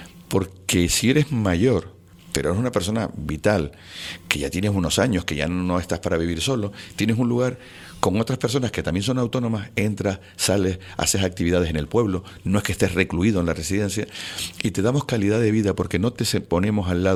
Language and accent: Spanish; Canary Islands, Spain; Aquí si somos tinerfeños y tinerfeños